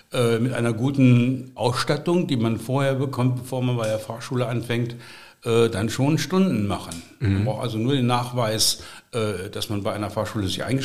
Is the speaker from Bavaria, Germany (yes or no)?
no; Rohrsen, Lower Saxony, Germany; ich komme eigentlich von der anderen Seite des Düls. Du kommst aus Affede, ich komme aus Rohrsen.